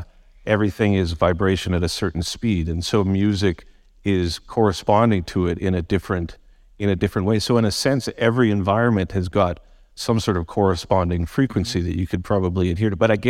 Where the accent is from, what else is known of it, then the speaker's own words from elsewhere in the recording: Vancouver, British Columbia, Canada; born and raised in Vancouver, it was, at least when I was younger, it rained so much here